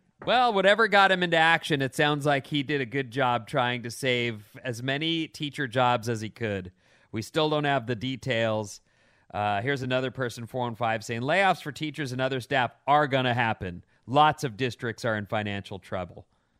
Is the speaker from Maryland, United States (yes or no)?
no; Napa, California, United States; Anyway, born and raised in Napa, neo-Nazis in Napa is complete BS.